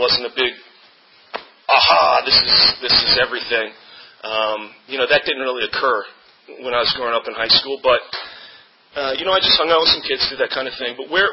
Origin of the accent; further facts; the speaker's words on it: Virginia, United States; I grew up in Fairfax County, Virginia. Had a really good childhood.